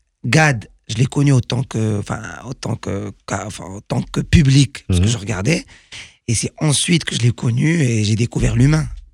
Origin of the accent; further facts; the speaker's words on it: Morocco; Et nous, tout le monde, en tant que Marocain, premièrement, on est fiers de lui.